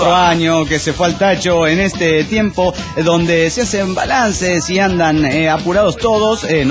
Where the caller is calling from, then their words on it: Mexico City, Mexico; del DF mexicano.